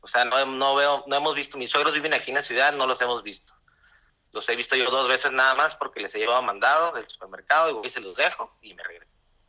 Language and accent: Spanish; Hermosillo, Sonora, Mexico; Yo soy de Hermosillo, tengo 5 años viviendo aquí.